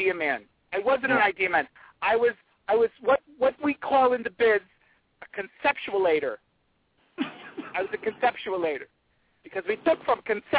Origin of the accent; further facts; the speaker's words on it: North Providence, Rhode Island, United States; Originally from North Providence, Rhode Island. Little tiny town, North Providence, Rhode Island.